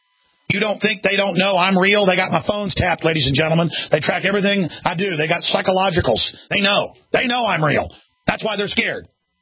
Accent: United States; I am an American. I'm as American as it gets. And I care about this country.

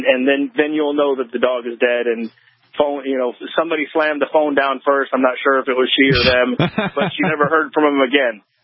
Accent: Florida, United States; I'm from Florida. My whole family's from Florida. They've been there for generations.

